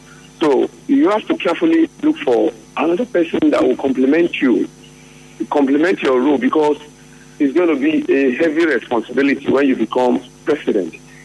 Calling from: Port Harcourt, Rivers, Nigeria; I'm calling from Port Harcourt.

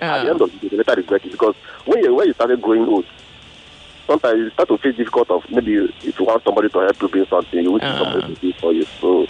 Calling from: Ayobo, Lagos, Nigeria; I'm calling from Ayobo.

